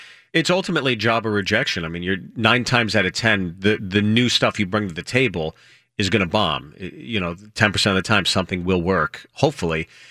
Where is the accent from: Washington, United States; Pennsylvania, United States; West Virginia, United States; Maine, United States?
Pennsylvania, United States; Pittsburgh; I'm from Pittsburgh, so I think there's like some similarities between Pittsburgh and here.